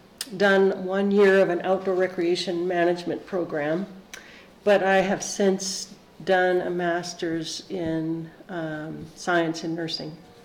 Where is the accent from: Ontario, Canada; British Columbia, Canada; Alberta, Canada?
British Columbia, Canada; Vancouver; now in United States; I actually grew up in Vancouver, British Columbia, so I'm now a dual citizen.